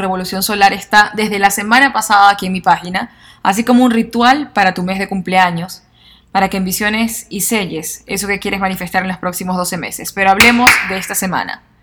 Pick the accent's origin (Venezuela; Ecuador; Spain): Venezuela; Es seguro, como decimos en mi país Venezuela, es un tiro al piso, ya está.